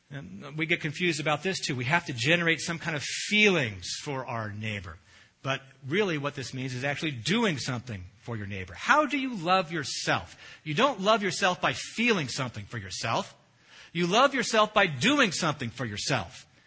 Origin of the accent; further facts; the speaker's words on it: Mountain View, California, United States; now in Sunnyvale, United States; Now, I grew up in Mountain View, and I can tell you, looking back now, I can tell you the names of every person who lived on our block.